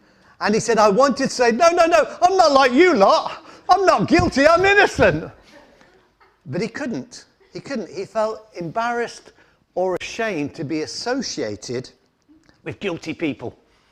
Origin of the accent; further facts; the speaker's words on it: England, United Kingdom; I grew up in the Midlands. I was converted, became a Christian when I was about 17.